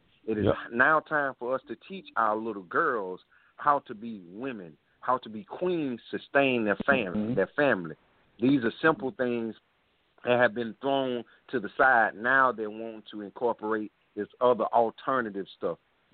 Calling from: South Carolina, United States; Hey, what's going on, family? I'm calling from South Carolina, man.

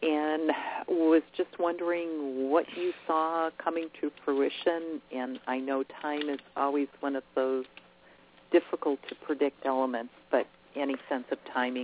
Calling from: Cleveland, Ohio, United States; I'm calling from the Cleveland, Ohio area.

